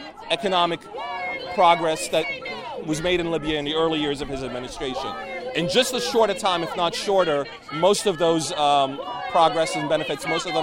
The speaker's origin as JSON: {"language": "English", "country": "Iran", "said": "Yeah, full disclosure, yes. I'm from Iran."}